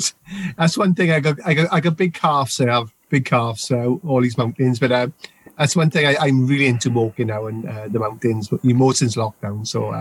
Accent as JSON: {"language": "English", "region": "Wales", "country": "United Kingdom", "said": "I will speak slow because I'm from Wales, so I know you can put subtitles on after if you want"}